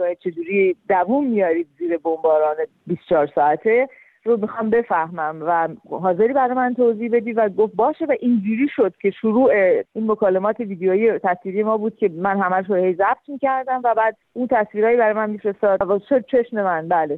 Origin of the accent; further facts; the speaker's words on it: Iran; moved away; من اینو یه بار زندگی کردم به عنوان ایرانی